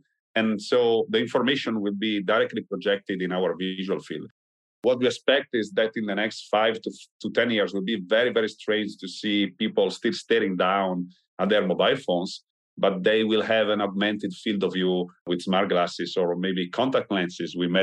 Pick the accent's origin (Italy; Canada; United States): Italy; For example, I'm from Italy.